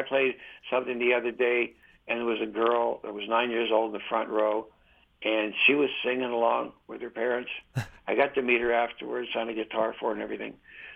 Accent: Waverley, Nova Scotia, Canada; Jim Hemman, who I grew up with here in Waverly

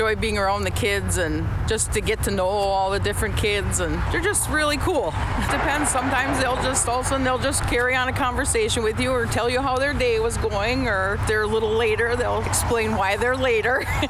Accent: Manitowoc, Wisconsin, United States; also born or lived in Rhode Island; I lived in Rhode Island, actually. It's just expensive out there, and I'm from Manitowoc. We decided to move back. My husband and I decided to move back home.

